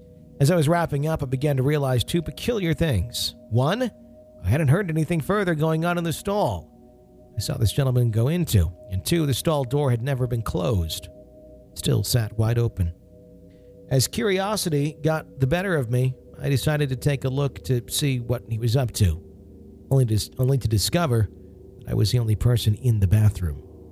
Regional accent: Long Island, New York, United States; When I was a little girl growing up in Long Island in the early 80s

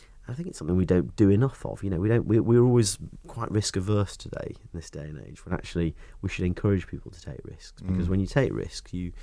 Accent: Stoke-on-Trent, West Midlands, United Kingdom; I grew up in Stoke-on-Trent, you know, pretty much working class family.

